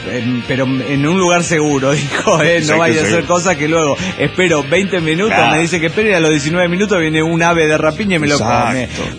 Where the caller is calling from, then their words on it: Desaguadero, La Paz, Bolivia; de Desaguadero, Bolivia.